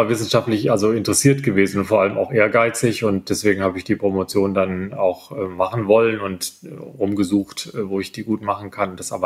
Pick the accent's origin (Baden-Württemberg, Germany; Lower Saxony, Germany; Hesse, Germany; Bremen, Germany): Baden-Württemberg, Germany; Wiesloch; Also ich komme aus Wiesloch, einem ursprünglich mal kurpfälzischen Amtsstädtchen südlich von Heidelberg.